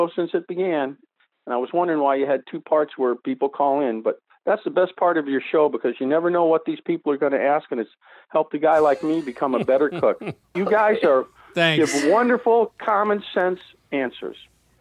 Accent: Saugus, Massachusetts, United States; I'm originally from Saugus, Massachusetts, which is just north of you.

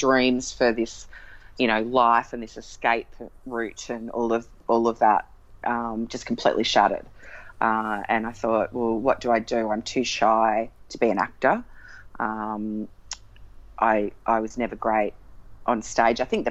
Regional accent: Melbourne, Victoria, Australia; And we grew up in Melbourne with her side of the family.

